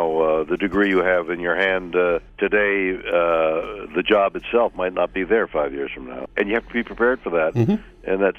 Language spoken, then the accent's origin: English; Canada; now in United States; I'm a Canadian, and I'm living under the good graces of America here for the last many years, but I never forget that I'm a guest.